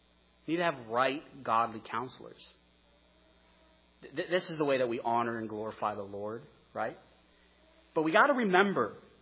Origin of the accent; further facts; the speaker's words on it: Texas, United States; also born or lived in Wyoming; As an American who's from Wyoming, who grew up in Texas, it is very difficult for me to go, I need godly advice.